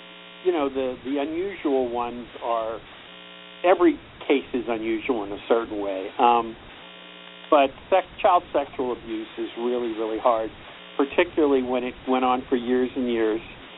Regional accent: Pittsburgh, Pennsylvania, United States; I wanted to write about Pittsburgh, which is my hometown, and has gone through a tremendous renaissance in the last 40 years.

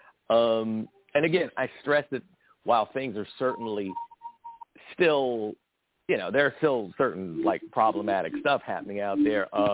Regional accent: Brooklyn, New York, United States; Well, I grew up in Brooklyn, Fort Greene, before it was the gentrified Shangri-La that it is now.

